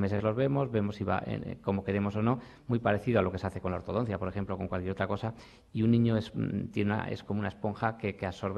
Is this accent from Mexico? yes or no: no; Aragon, Spain; Yo que soy aragonés, nos hacemos un poco brutos.